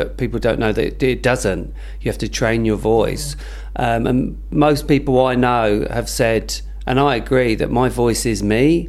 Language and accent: English; Woking, South East England, United Kingdom; So when I was a kid, I grew up in Woking, grew up on a little council estate with my mum, didn't know my dad.